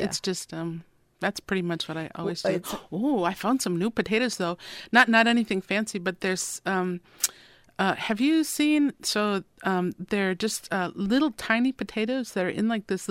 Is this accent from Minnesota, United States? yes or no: yes; Minnesota, United States; I'm from Minnesota, which was settled by Scandinavians, Swedes, and I'm not Swedish, but just that culture is what I grew up with.